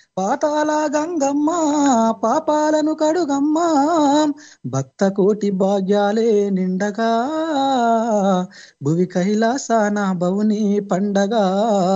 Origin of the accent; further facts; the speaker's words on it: Mahabubnagar, Telangana, India; సొంత ఊరు మహబూబ్ నగర్ అన్న, నగర్ కర్నూలు డిస్ట్రిక్ట్